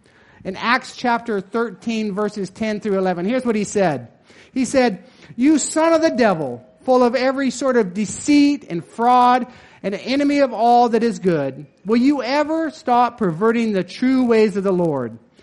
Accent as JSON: {"language": "English", "town": "Eureka", "region": "Nevada", "country": "United States", "said": "So I'm from Eureka, Nevada."}